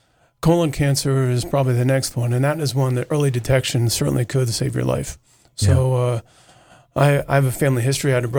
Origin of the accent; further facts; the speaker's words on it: New York, United States; I grew up in New York, not too far from Lyme, Connecticut, where we had Lyme disease.